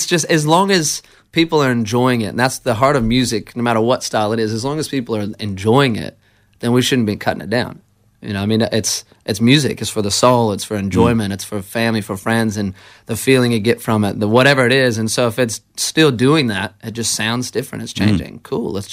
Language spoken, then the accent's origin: English; United States; I guess it's difficult for me because I am American